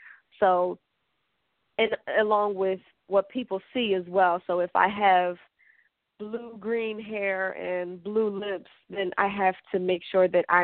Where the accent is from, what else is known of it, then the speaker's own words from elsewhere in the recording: Philadelphia, Pennsylvania, United States; I was able to win an award in my hometown at Sigma Sound, and that was the R&B contest in Philadelphia